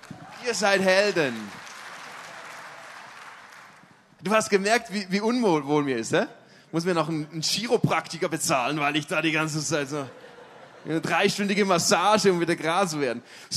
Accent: Switzerland; Ich bin Schweizer. Wir sind neutral, ja.

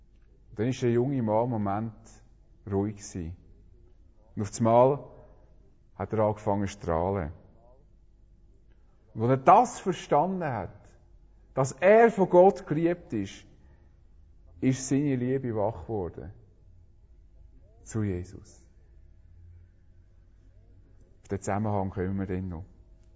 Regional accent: Switzerland; Wir haben ja professionelle Bescheidenheit als Schweizer.

